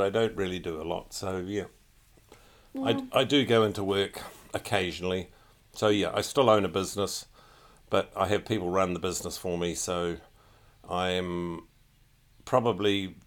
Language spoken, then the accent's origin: English; Wakefield, Yorkshire and the Humber, United Kingdom; And spent a lot of time growing up in Wakefield, left Wakefield for quite a few years, and look at me now, I'm back in Wakefield.